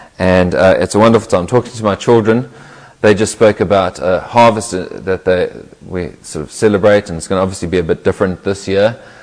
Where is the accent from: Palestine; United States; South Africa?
South Africa; now in United Kingdom; especially when growing up in South Africa, where it's either sort of hot or less hot, or dry and more dry